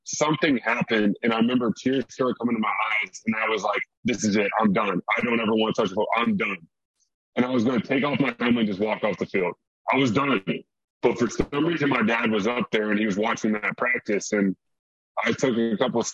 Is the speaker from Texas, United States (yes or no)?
yes; Texas, United States; moved away as an adult; I was in East Lansing, Michigan. I'm from Texas. I remember going to Michigan as a kid, and I told my dad, I was like, I don't ever want to live in Michigan.